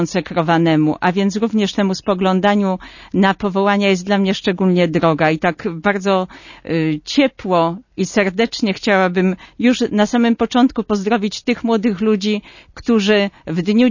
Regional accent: Lipnica Murowana, Lesser Poland, Poland; Pochodzę z diecezji tarnowskiej. Urodziłam się w Lipnicy Murowanej

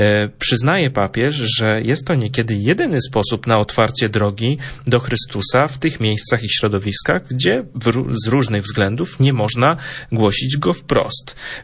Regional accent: Malbork, Pomeranian Voivodeship, Poland; Sam mam w pamięci moje młode lata, kiedy jeszcze byłem ministrantem, wychowałem się w Malborku.

